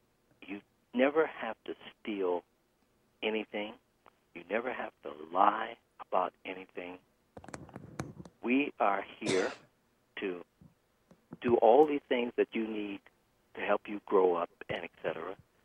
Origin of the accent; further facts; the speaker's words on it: Detroit, Michigan, United States; Grand Central for everyone that my parents knew from their hometown that came up to Detroit. I'm born and raised in Detroit. They were from Southern Illinois.